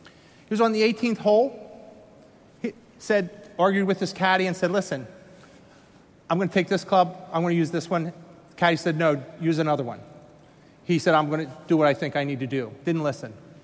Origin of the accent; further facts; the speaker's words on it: Pennsylvania, United States; I'm from Pennsylvania. We have a tax incentive to do that.